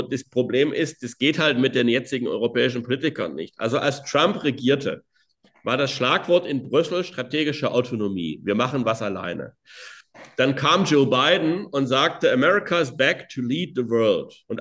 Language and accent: German; Germany; Und eben als Teil einer Familie und als Deutscher. Verwurzelt in dem, was ich ererbt habe